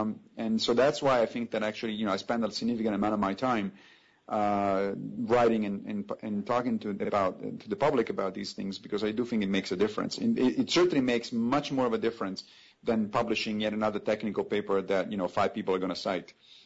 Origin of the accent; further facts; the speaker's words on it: Italy; moved away as an adult; now in United States; When I was growing up in Europe, in Italy, I never met a creationist.